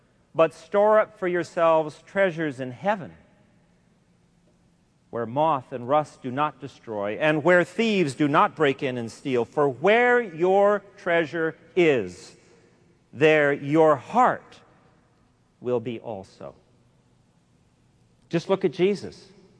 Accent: East Los Angeles, California, United States; the congregation was incredibly proud of me because I was the kid from the East Los Angeles barrio who had gone on to make good, to become a big TV star.

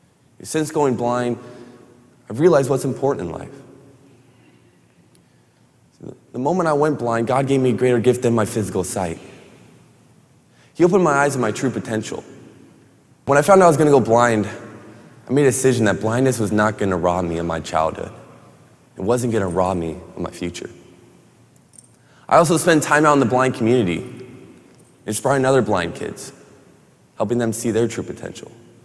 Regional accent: Huntington Beach, California, United States; And I grew up in Huntington Beach, so I love to surf, Surf City.

